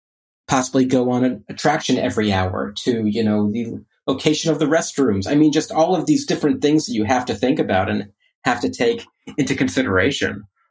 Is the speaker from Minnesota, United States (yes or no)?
no; Orlando, Florida, United States; growing up in Orlando, like we went to the parks a lot, and it just became something that that became a huge passion of mine.